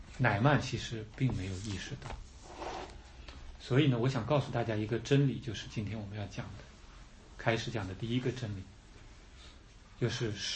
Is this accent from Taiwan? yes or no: no; Northeast, China; accent: Northeastern Mandarin; 用我们东北话说